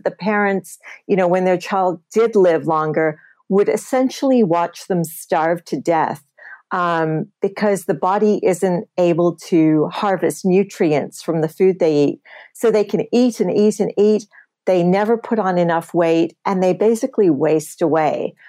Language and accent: English; Australia; now in United States; When I grew up in Australia, you know, it was gorgeous.